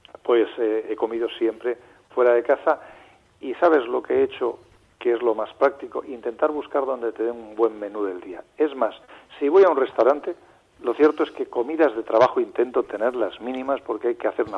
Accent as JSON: {"language": "Spanish", "town": "Ongallo", "region": "Cantabria", "country": "Spain", "tie": "born or raised there", "said": "Es parte del municipio de Suances, está en el centro geográfico del municipio donde nací, en Ongallo. Nací allí, soy muy territorial, he vivido toda mi vida y allí estoy criando a mis hijos."}